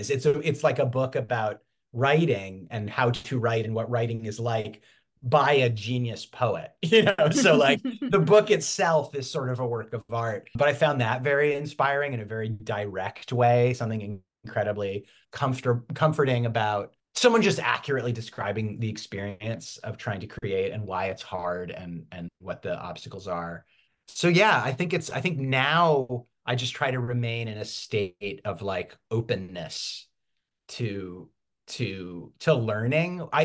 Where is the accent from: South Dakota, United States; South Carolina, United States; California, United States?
California, United States; Berkeley; And I'm from Berkeley, right across the bay.